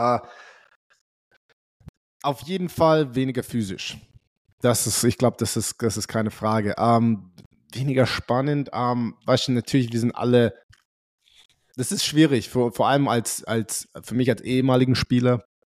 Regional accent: Germany; vor allem als wir aufgewachsen sind in Deutschland, so mehr, umso besser, ne?

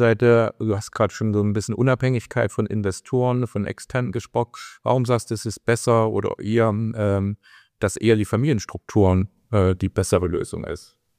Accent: eastern Germany, Germany; Also ich bin ja mit der LPG groß geworden. Ne? Ich komme ja aus dem Osten sozusagen.

